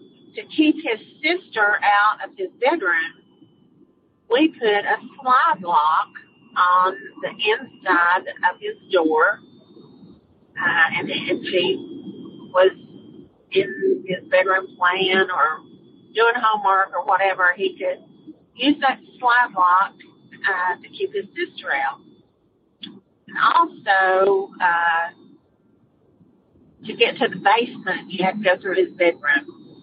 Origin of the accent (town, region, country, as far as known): Concord, North Carolina, United States